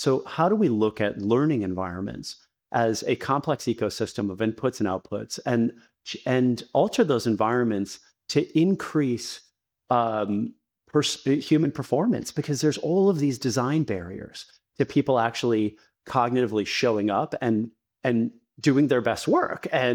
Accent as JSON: {"language": "English", "town": "Chicago", "region": "Illinois", "country": "United States", "tie": "born or raised there", "said": "My parents are immigrants from India, and I grew up in Chicago. The place they could afford to buy a house was a very underserved community at the northern edge of the city."}